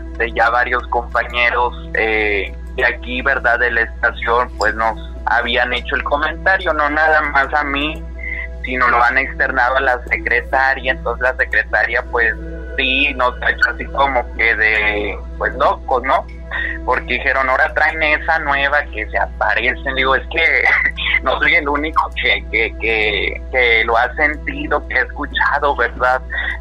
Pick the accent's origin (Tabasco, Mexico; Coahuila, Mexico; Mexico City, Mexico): Coahuila, Mexico; Yo soy de Coahuila, soy la persona que trabajó aquí en Radio Fusora.